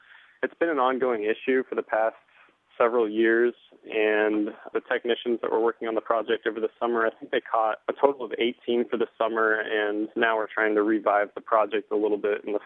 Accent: Midwest, United States; I grew up in the Midwest, and that was kind of the thing. We just go out and play in the river behind the house and catch frogs and crawdads and snakes or whatever that way.

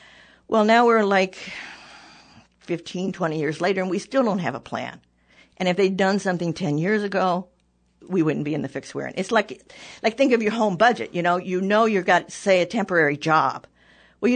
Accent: Indiana, United States; I grew up in Indiana

